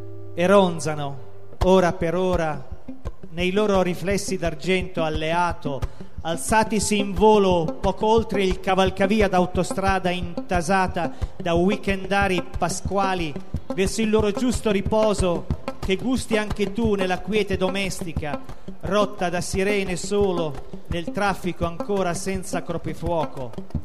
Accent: Faenza, Emilia-Romagna, Italy; accent: Faenza dialect; usando anche il mio dialetto di Faenza

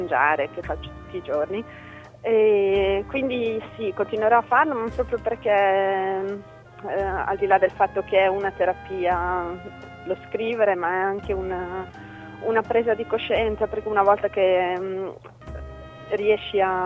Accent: Bosnia & Herzegovina; Italian is a second language; perché allora io da bosniaca non mi posso arrabbiare.

